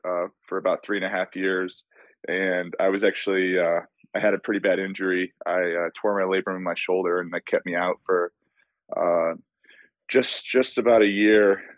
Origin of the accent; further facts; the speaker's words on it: Chicago, Illinois, United States; So I'm from Chicago.